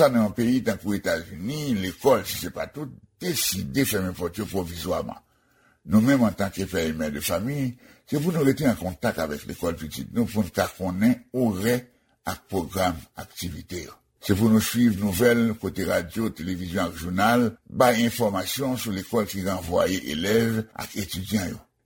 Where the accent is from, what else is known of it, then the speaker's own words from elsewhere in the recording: Haiti; moi-même, j'ai grandi en Haïti